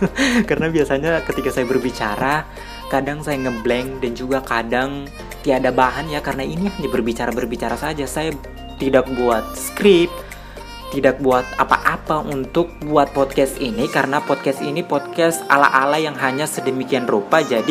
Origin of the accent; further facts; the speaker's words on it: Pasangkayu, West Sulawesi, Indonesia; moved away as an adult; now in Palu, Indonesia; Jadi saya adalah perantauan yang berasal dari Kota Pasangkayu, Sulawesi Barat, yang merantau ke Kota Palu untuk menempuh pendidikan tinggi di perguruan tinggi Universitas Tadulako.